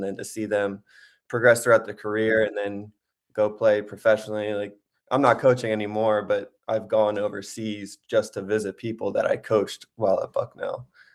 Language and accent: English; Philadelphia, Pennsylvania, United States; hey, I'm from the Philly area. I can bring people from Philly, New Jersey down to Randolph-Macon